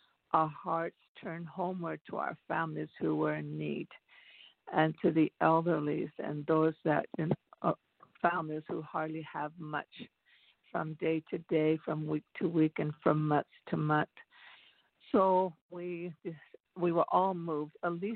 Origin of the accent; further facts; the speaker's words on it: Arizona, United States; We were raised there. I was born on the Navajo Reservation between an area that's Page, Arizona.